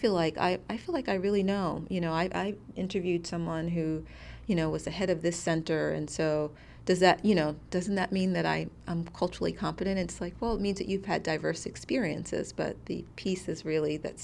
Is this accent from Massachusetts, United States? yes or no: no; Brooklyn, New York, United States; I am a New Yorican, meaning I'm second generation Puerto Rican, born and raised in Brooklyn, New York.